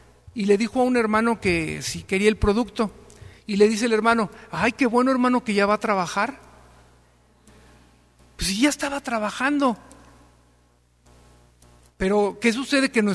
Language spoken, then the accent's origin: Spanish; Mexico; Porque como mexicanos